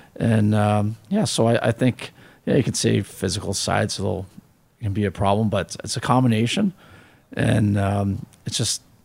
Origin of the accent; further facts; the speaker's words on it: Canada; But I guess being Canadian, I'd